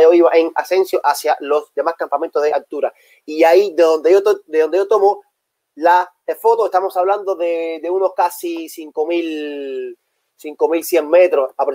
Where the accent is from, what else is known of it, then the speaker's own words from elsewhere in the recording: Havana, Cuba; moved away; cuando yo salí de Cuba, es que comienzas a hacer tu vida realmente, porque yo en Cuba yo no tenía futuro, ninguno